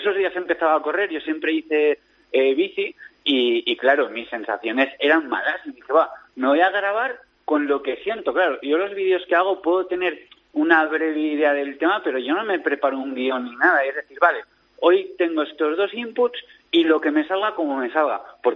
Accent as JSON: {"language": "Spanish", "town": "Tarragona", "region": "Catalonia", "country": "Spain", "said": "No, yo soy de Tarragona"}